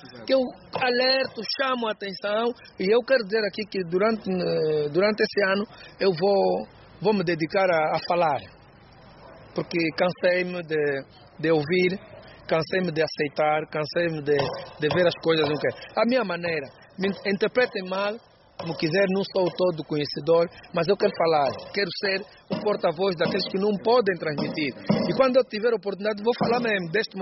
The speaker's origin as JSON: {"language": "Portuguese", "country": "Angola", "said": "somos angolanos e vamos nos defender."}